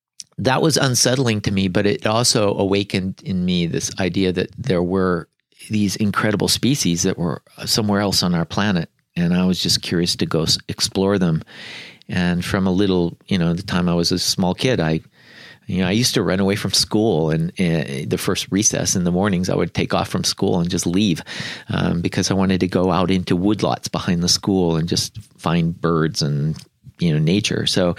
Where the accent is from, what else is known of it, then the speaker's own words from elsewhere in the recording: Washington, United States; I grew up near Seattle, Washington, and we lived just south of there, and there was a shopping mall near Tacoma, Washington